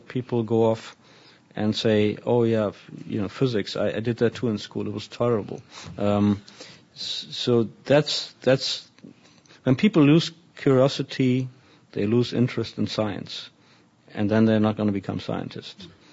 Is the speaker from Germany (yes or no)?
yes; Germany; I come from Germany, and probably it's true all over the world.